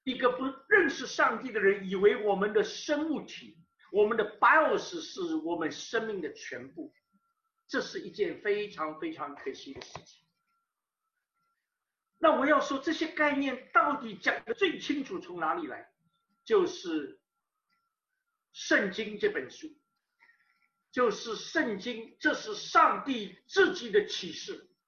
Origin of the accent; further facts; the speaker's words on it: China; 那么这些东西，我们中国人统称为把它叫做